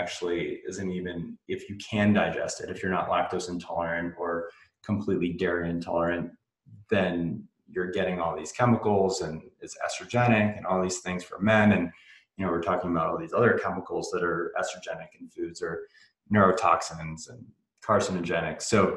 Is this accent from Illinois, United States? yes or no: no; Vermont, United States; And I grew up in Vermont, and you can drive around my hometown and there's a bunch of dairy farms.